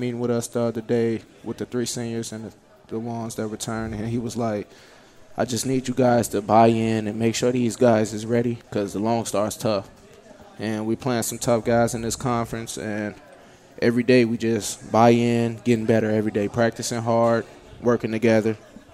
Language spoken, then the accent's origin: English; East Chicago, Indiana, United States; East Chicago, Indiana.